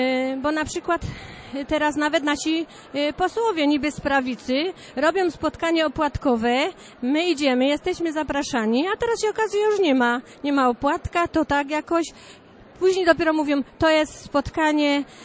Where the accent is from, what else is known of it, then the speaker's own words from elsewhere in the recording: Ruda Śląska, Silesian Voivodeship, Poland; Jestem z Rudy Śląskiej, z parafii świętego Piusa X.